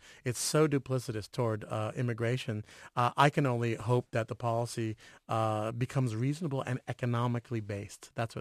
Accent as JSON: {"language": "English", "town": "Los Angeles", "region": "California", "country": "United States", "tie": "born or raised there", "said": "because I grew up in Los Angeles, and I'm a Los Angeles Dodger fan."}